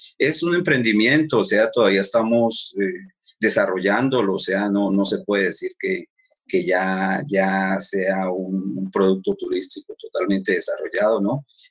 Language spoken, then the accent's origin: Spanish; Popayán, Cauca, Colombia; soy payanés, de padres y sí. Por allá, mi mamá de Boyacá, mi papá del norte del Cauca, pero nosotros con mi hermano sí somos patojos.